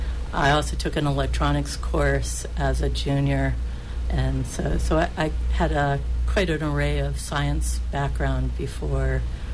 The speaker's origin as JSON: {"language": "English", "town": "Poughkeepsie", "region": "New York", "country": "United States", "tie": "born or raised there", "said": "So I come from the Northeast. The high school that I went to is called Spackenkill High School in Poughkeepsie, New York."}